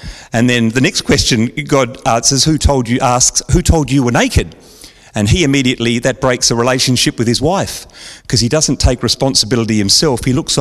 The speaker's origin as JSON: {"language": "English", "town": "Adelaide Hills", "region": "South Australia", "country": "Australia", "tie": "born or raised there", "said": "we grew up in Adelaide Hills and on a reasonably big property with a few acres"}